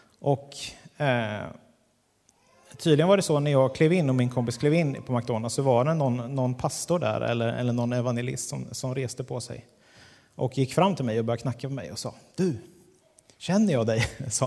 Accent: Sannahed, Örebro County, Sweden; Jag är född på BB i Örebro och uppvuxen i Sannahed, där du bor.

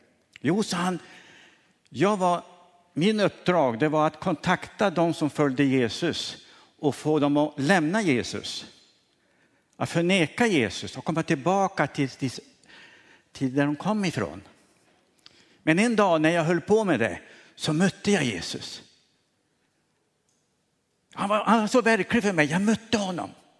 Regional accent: France; first language French; Swedish is a second language; moved away; also born or lived in Chad / Mali; Jag är uppvuxen i Frankrike. 15 år i Frankrike. Så mitt språk jag kan mest är franska. 20 år i Centralafrika, i Chad, som missionär

